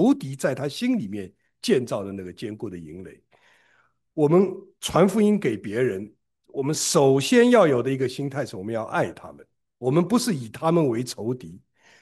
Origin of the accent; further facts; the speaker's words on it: Shanghai, China; 我们上海人怎么就一定讲话不直了呢